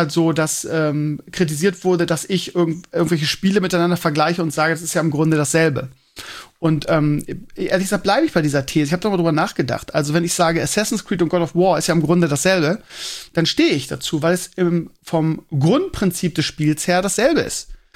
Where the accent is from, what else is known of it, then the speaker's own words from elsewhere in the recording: Scheeßel, Lower Saxony, Germany; Und in meiner alten Heimat in Schesel auch.